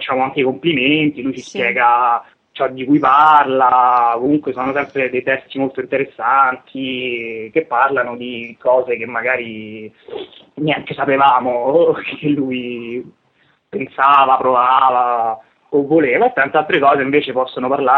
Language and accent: Italian; Viterbo, Lazio, Italy; now in Rome, Italy; io e Marco siamo di Viterbo, ma ormai viviamo a Roma da un bel po' di anni